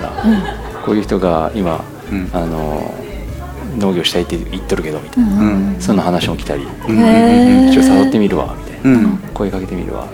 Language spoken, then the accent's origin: Japanese; Shimane, Japan; そうですね、まあ、生まれ育ったところでもありますし、まあ、そういった気持ちが強くて、まあ、県内就職希望しました、ずっと。